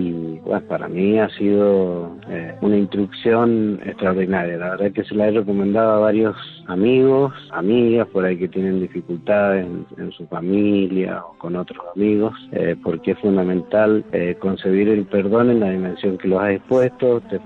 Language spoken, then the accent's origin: Spanish; Mendoza, Argentina; de Mendoza